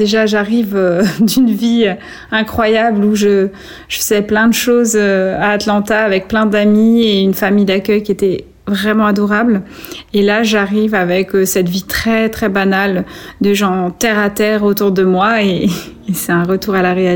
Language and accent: French; Vierzon, Centre-Val de Loire, France; Et là, je reviens dans ma ville natale, dans le centre de la France, pour quelques mois avant de reprendre mes études.